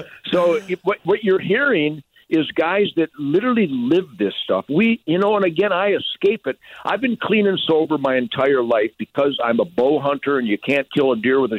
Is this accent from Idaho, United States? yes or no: no; Detroit, Michigan, United States; born there; I was born in Detroit, surrounded by the … so there's always been this force, this musical force around me.